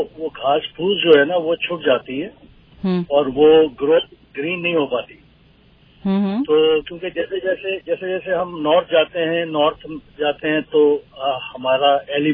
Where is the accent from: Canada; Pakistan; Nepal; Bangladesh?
Canada; Alberta; now in Toronto, Canada; actually मैं Alberta का रहने वाला हूँ और इस वक्त मैं टोरंटो में हूँ